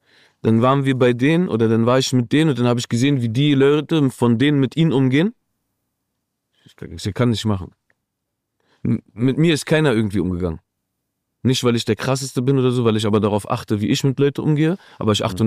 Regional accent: Berlin, Germany; Als Berliner … damals war die Nummer.

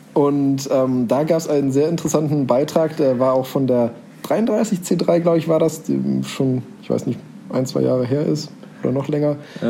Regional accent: North Rhine-Westphalia, Germany; born there; Genauso wie ich immer sage, wenn mich jemand fragt, wo bist du denn geboren? In der Nähe von Bonn.

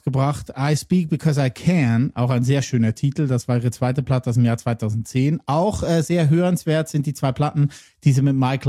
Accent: Lucerne, Switzerland; Genau, ich bin Luzerner

